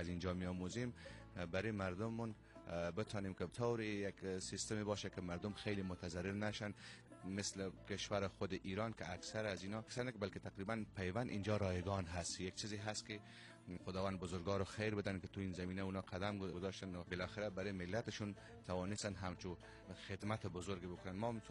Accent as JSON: {"language": "Persian", "region": "Kabul", "country": "Afghanistan", "also_born_or_lived": "Pakistan / Herat", "said": "من اصالتا از کابل هستم، ولی دوره مدرسه مو تا صنف کلاس 12 پاکستان بودم، بعدش اومدم هرات و 7 سال دوره پزشکی مو دانشکده رو اونجا خوندم،"}